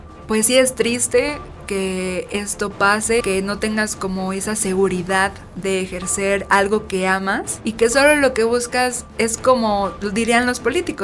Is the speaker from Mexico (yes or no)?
yes; Cuernavaca, Morelos, Mexico; born there; soy morelense de nacimiento, nací en Cuernavaca, Morelos, un 1 de agosto de 1992. Justo este año voy a cumplir 30.